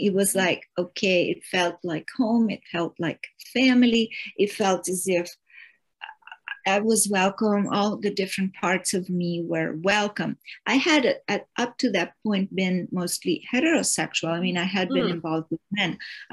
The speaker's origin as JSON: {"language": "English", "town": "Rome", "region": "Lazio", "country": "Italy", "tie": "born or raised there", "said": "So I was born and raised in Rome, Italy. I was 14 in 1968"}